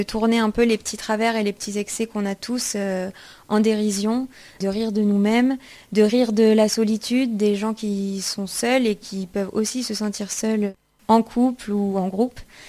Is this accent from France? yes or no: yes; south of France, France; même pour moi en tant que sudiste que j'ai rencontré. J'ai été obligée de partir à Paris pour monter mon spectacle.